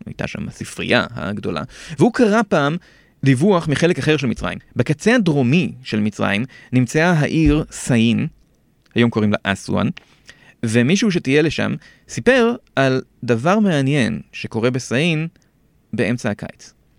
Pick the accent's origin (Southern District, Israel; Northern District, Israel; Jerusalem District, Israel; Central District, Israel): Central District, Israel; Kfar Saba; אני מכפר סבא.